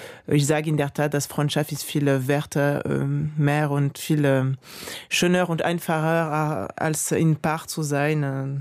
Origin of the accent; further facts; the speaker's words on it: France; accent: French; German is a second language; now in Berlin, Germany; Und mit meinem französischen Akzent, das ist nicht so leicht.